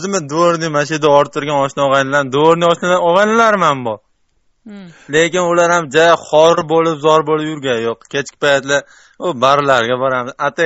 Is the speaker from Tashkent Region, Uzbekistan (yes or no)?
no; Andijan, Andijan Region, Uzbekistan; now in Moscow, Russia; O'zi Andijondanman, lekin hozir Moskvadaman.